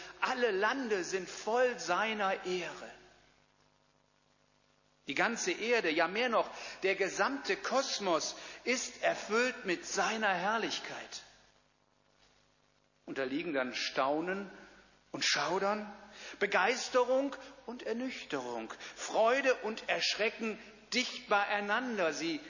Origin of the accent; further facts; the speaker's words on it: North Rhine-Westphalia, Germany; Kölner Dom, nicht weit von meiner Heimat.